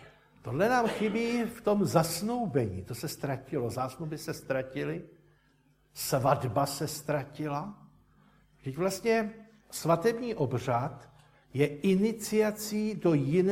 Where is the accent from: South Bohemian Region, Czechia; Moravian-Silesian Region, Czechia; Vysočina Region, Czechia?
Vysočina Region, Czechia; Žirovnice; To mi bylo asi 6 let a v obci, kde jsem se narodil a kde jsem bydlel, v Žirovnici